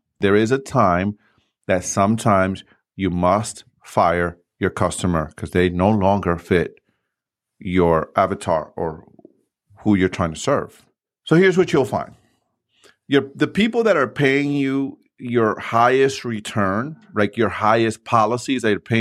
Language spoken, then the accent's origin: English; New York City, New York, United States; We lived in New York City. I grew up in New York City in the first floor, right?